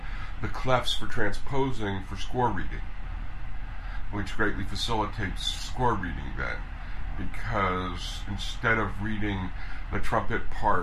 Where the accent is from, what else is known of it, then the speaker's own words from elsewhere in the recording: Suffern, New York, United States; I'm from Suffern, New York, and played … stuff, you know